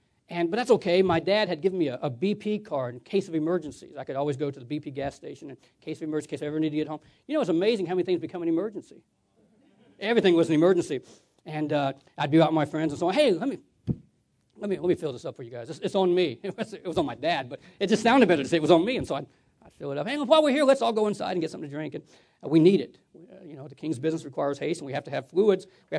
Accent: Georgia, United States; I was raised in Georgia, and I was raised where we didn't sign a lot of contracts. A man's handshake was his word.

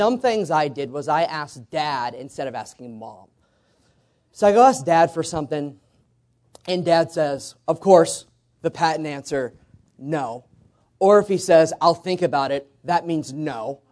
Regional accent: Fairfield, California, United States; I'm from Fairfield, California.

